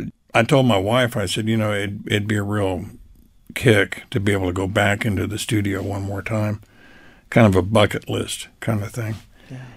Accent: San Antonio, Texas, United States; Well, raised in San Antonio, started my music career in San Antonio.

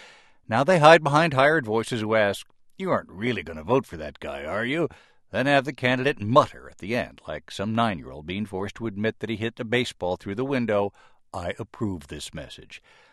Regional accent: Chicago, Illinois, United States; Look, I'm from Chicago. I loved covering politics there and still follow it like a contact sport.

